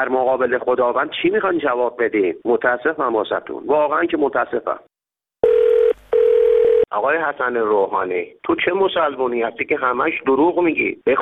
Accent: Karaj, Alborz, Iran; من بزرگ شده کرجم، 63 سالمه، هم یه مدت کلاک بودیم هم محشر کرج حسن‌آباد.

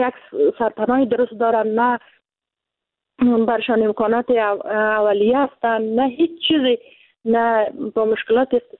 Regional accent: Afghanistan; چون ما افغان هستیم

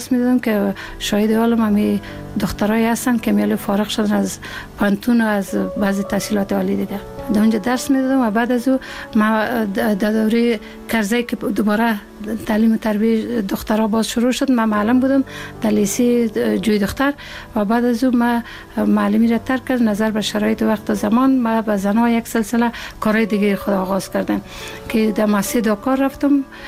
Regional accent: Ghorband, Parwan, Afghanistan; من یک 56 سال قبل در یک فامیلی روشن فکر به دنیا آمدیم و مکتب دوره ابتدایی را در غوربند اتمام رساندیم و دوره لیسه را در لیسه شدرانی شهر کابل تمام کردیم

